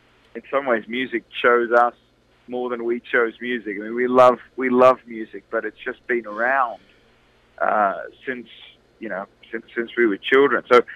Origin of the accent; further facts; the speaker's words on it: Australia; Dad manages us now, but, you know, growing up in Australia, we would always have bands or artists come through the house.